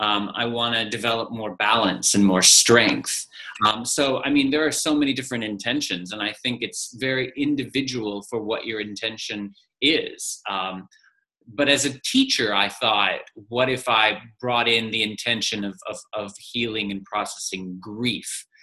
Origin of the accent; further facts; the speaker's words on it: Texas, United States; So I'm originally from Texas, and so yoga is not big in Texas.